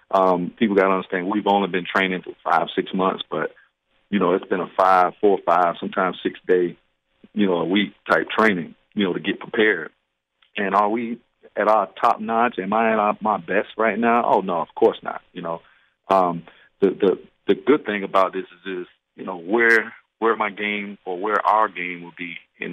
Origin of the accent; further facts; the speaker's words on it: Tampa, Florida, United States; I tell you what, growing up in Tampa, you know, I remember back in the day, you know, when I was coming up, my grandfather used to go and he used to take me sometimes to the dog track